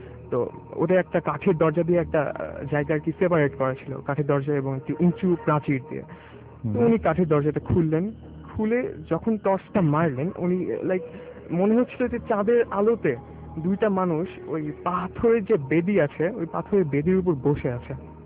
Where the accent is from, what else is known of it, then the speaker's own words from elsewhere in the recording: Natore, Rajshahi Division, Bangladesh; now in Dhaka, Bangladesh; আমি ঢাকার Saint Joseph কলেজে পড়ি আমি ঢাকায় থাকি এবং আমি নাটোরের একজন ছেলে